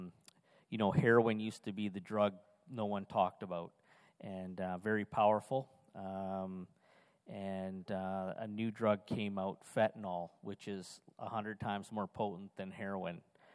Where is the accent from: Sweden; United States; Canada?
Canada; Edmonton, Alberta; You know, I'm from Edmonton.